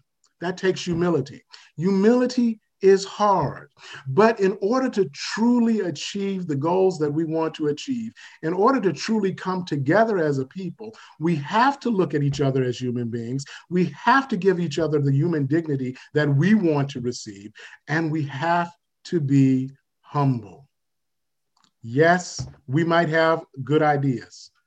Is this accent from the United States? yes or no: yes; Detroit, Michigan, United States; I grew up in Detroit, Michigan.